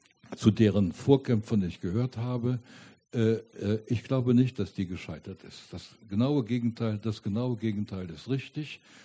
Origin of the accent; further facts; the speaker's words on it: Germany; Ich bin ja aufgewachsen natürlich in der Bundesrepublik der Alten